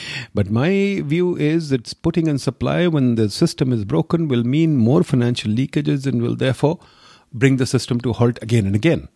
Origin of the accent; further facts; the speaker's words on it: Lahore, Punjab, Pakistan; Let's say we take the city of Lahore, my hometown, which is a very large city, which is now, I think, roughly 13, 14 million people.